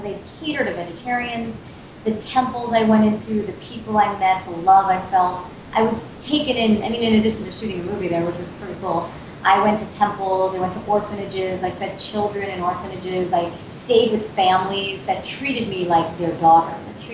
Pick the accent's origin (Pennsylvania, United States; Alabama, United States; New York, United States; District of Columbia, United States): New York, United States; Long Island; born there; I'm born in Long Island, Long Island